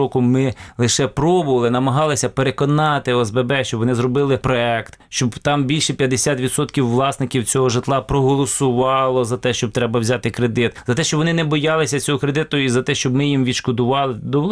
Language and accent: Ukrainian; Kamianets-Podilskyi, Khmelnytskyi Oblast, Ukraine; це місто Кам'янець-Подільське. До речі, моє рідне місто